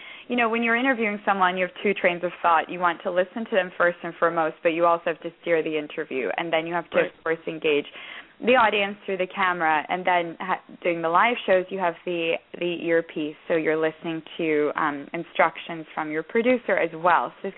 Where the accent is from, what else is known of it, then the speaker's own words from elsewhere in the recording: United Kingdom; I think being British, we love a good theme.